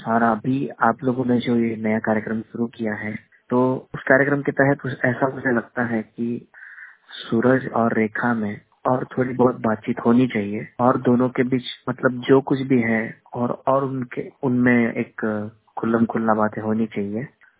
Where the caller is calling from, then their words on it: Mumbai, Maharashtra, India; हाय, मैं मुंबई से हूँ।